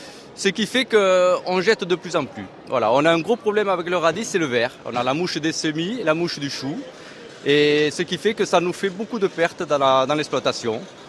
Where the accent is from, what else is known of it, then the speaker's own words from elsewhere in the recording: Occitanie, France; Je suis de Haute-Garonne, je pense que je suis le plus près du mine.